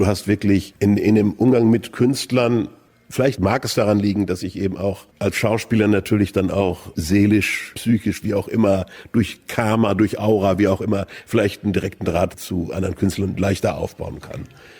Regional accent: North Rhine-Westphalia, Germany; Und ich bin halt aus dem Ruhrgebiet

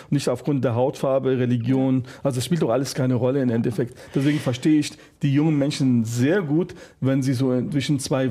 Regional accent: Lebanon; now in Germany; Ich präge den Satz, Libanon ist meine Heimat, Deutschland ist mein Zuhause.

